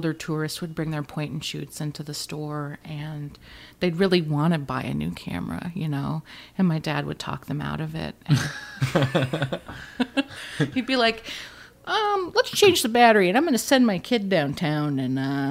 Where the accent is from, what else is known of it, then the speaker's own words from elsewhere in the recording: Alaska, United States; And, you know, I'm from Alaska, which is a really tough place.